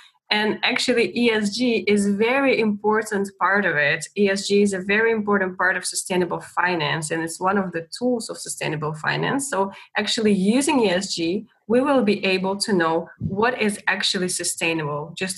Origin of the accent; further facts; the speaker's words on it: Kyrgyzstan; I'm coming from Kyrgyzstan. It's a little mountainous country in Central Asia.